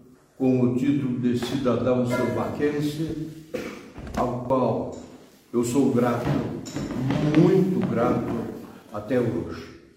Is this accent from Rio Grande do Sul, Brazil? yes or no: yes; Colorado, Rio Grande do Sul, Brazil; Eu sou natural de Colorado e sou filho de pequenos agricultores, como toda a maioria de Silva e de Colorado, da nossa região, pequenos agricultores.